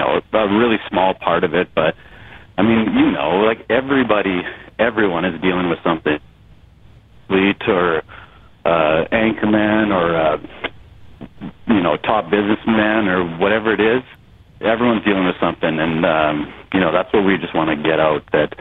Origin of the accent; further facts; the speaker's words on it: Canada; now in United States; I'm still a Canadian citizen, but U.S. resident